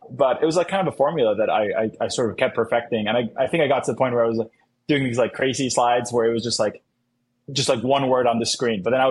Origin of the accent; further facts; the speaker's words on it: Colombia; hey, I'm from Latin America, I'm from Colombia. Voice notes like run basically the whole economy in Colombia.